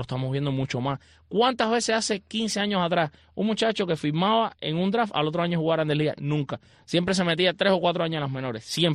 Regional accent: Bronx, New York, United States; yo soy nacido y criado en el Bronx y yo soy Yankee fan desde niño.

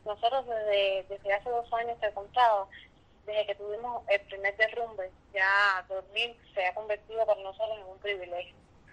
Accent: Havana, Cuba; se les hace a ellos difícil ubicarnos allí por el hecho de que somos de Habana Vieja

